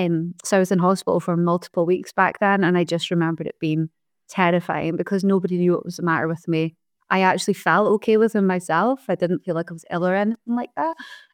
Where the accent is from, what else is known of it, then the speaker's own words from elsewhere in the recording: Scotland, United Kingdom; I'm from Scotland.